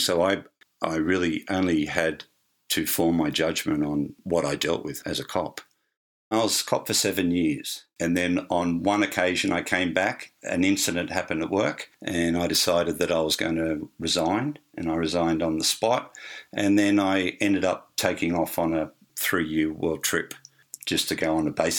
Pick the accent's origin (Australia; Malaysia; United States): Australia; Sydney, New South Wales; I grew up in a very sporting environment. I grew up in the Sutherland Shire, which is in Sydney. It incorporates beaches, rivers, you know, national parks, but it's all about sport and it's all about going to the pub and chasing women